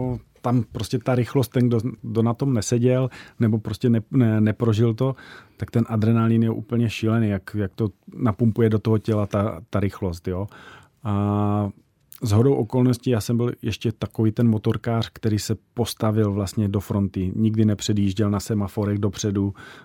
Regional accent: Velké Hoštice, Moravian-Silesian Region, Czechia; já rodák z Velkých Hoštic prostě vezmu a taky budu hrát tu ligu.

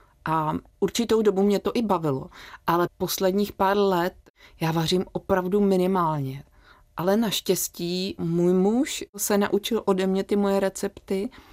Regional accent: Havlíčkův Brod, Vysočina Region, Czechia; moved away as an adult; když jsem přišla z Havlíčkova Brodu do Prahy na vysokou školu žurnalistiku

